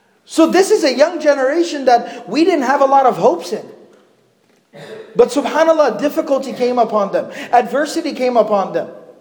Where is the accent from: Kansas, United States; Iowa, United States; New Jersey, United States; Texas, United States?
Texas, United States; Arlington; also born or lived in Fort Worth; I was born and raised in Fort Worth in Arlington, Texas.